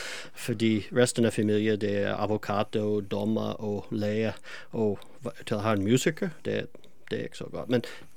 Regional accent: New England, United States; Danish is a second language; moved away as an adult; Jeg stammer fra New England i Amerika. Nord for New York, 200 kilometer. Og så bliver jeg uddannet op i New Hampshire, længere nord endnu.

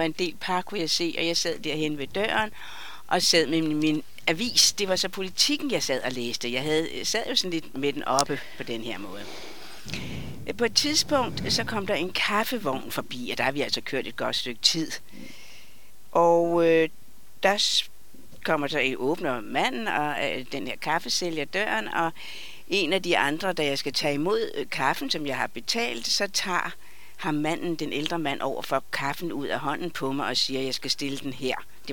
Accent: Hellerup, Capital Region of Denmark, Denmark; born there; Og så siger jeg, at jeg er født på Hellerup

